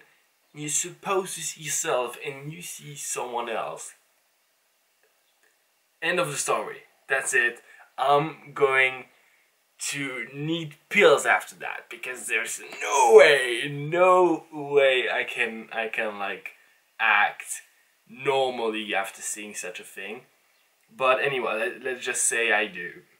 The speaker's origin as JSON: {"language": "English", "country": "Luxembourg", "second_language": "English", "said": "I'm from Luxembourg, small country in Europe, and everything is just pretty nice there, and there's a blend of cultures"}